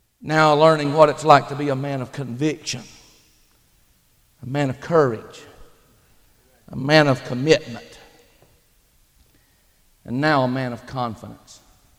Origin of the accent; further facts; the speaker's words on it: Dillon, South Carolina, United States; Now, I might be from South Carolina, but you ain't deducting 50 points from my IQ just because I was born in Dillon.